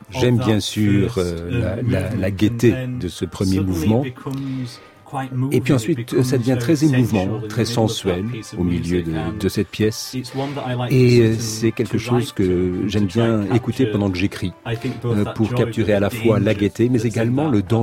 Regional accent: Barnsley, Yorkshire and the Humber, United Kingdom; French is a second language; si Howell se trouvait dans le contexte Barnsley, ma ville natale

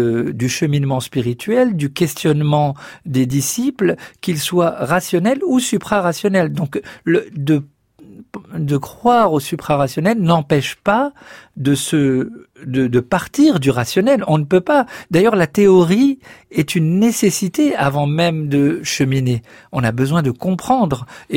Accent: Paris, Île-de-France, France; Et j'ai grandi à Paris, hein, juste pour vous situer, dans le 11e arrondissement.

